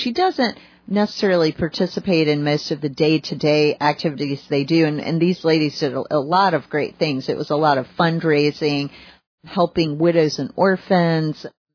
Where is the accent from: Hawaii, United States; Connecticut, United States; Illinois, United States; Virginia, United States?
Virginia, United States; Richmond; And I'm from Richmond, and I do think Richmonders love gossip.